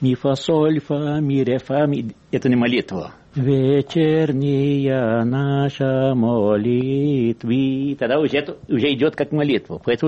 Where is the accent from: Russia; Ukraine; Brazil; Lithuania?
Brazil; Rio de Janeiro; now in United States; Я родился в Бразилии. Мои родители, они не были староверов, но они были то православные. Они жили в Бессарабию.